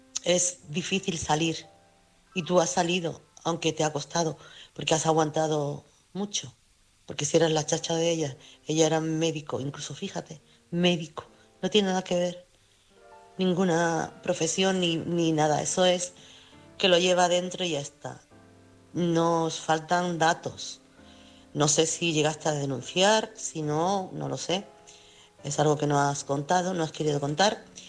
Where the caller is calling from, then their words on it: Chiclana, Andalusia, Spain; Buenas noches … corresponsal de Chiclana.